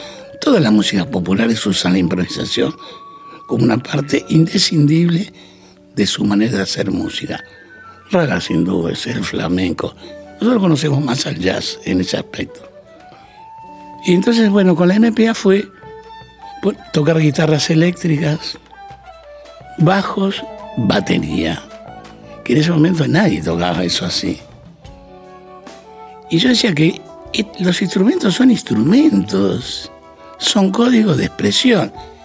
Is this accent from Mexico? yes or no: no; Buenos Aires, Argentina; Nosotros somos acá porteños